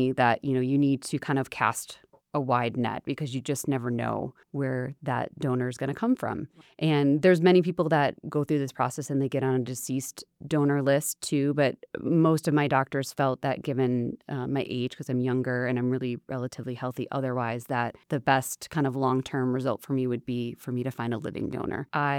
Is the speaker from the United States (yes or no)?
yes; Chicago, Illinois, United States; Yeah. So I'm originally from Chicago.